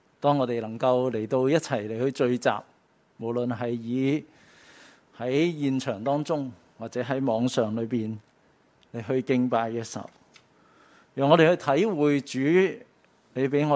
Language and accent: Chinese; Hong Kong; 我们作为香港人的话呢，我们应该就只要凭着一个张身份证，就基本上可以出入香港。